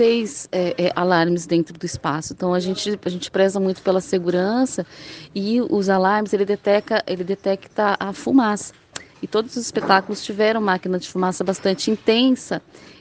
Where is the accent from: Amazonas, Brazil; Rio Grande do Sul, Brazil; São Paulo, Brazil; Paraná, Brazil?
Paraná, Brazil; Tamarana; eu sou de uma cidade indígena, né? Eu passei a minha infância em Tamarana, aqui do ladinho.